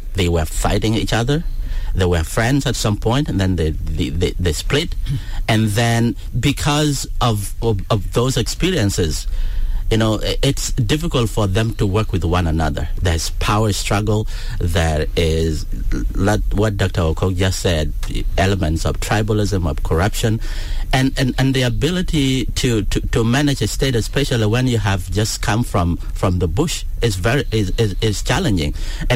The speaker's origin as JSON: {"language": "English", "country": "South Sudan", "said": "The many generations that came before us sacrificed in order for us to have this country. So we should be proud of it."}